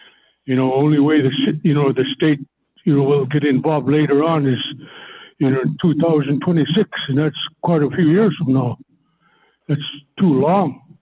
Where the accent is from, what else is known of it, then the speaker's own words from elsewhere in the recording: Bethel, Alaska, United States; I'm from Bethel.